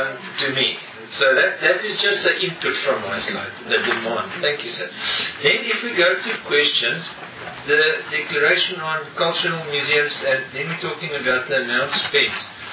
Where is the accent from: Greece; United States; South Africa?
South Africa; Northern Cape; I'm from the Northern Cape